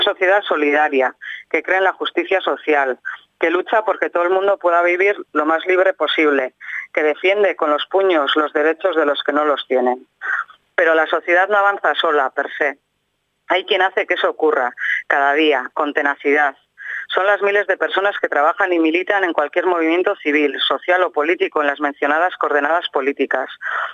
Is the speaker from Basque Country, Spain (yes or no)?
yes; Agurain, Basque Country, Spain; 2023 H. Bildu ha vuelto a ganar en Agurain. Esta vez sí, he podido vivirlo con emoción y pasión en mi pueblo, con la gente.